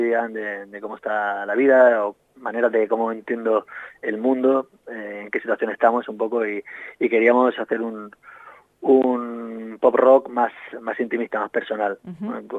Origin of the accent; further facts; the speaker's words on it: Barcelona, Catalonia, Spain; Sí, los dos somos de Barcelona.